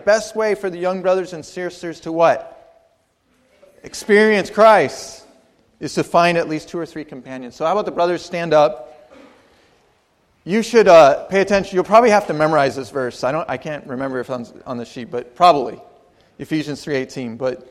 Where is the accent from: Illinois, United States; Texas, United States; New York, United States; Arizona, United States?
Arizona, United States; I'm from Arizona. I love the Grand Canyon.